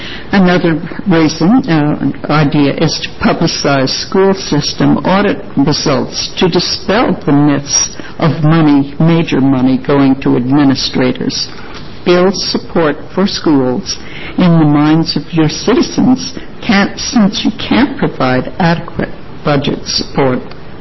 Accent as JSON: {"language": "English", "region": "East Coast", "country": "United States", "tie": "born or raised there", "said": "I knew about Oregon when I grew up on the East Coast a long time ago"}